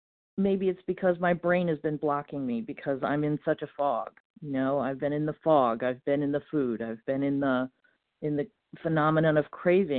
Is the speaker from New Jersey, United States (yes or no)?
yes; New Jersey, United States; Hi, this is … I'm from New Jersey and compulsive overeater.